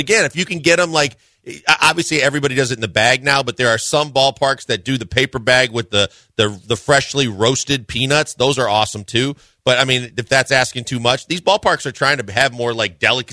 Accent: Wisconsin, United States; because I grew up in Wisconsin and I know what goes into a hot dog

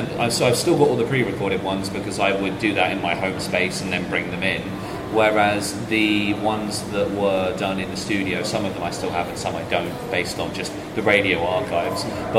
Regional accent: Lenham, South East England, United Kingdom; also born or lived in Chatham / Gillingham; So I've always lived in Kent, but I was born in Chatham. And I spent the very earliest part of my life in Gillingham, but I grew up in a little village called Lenham.

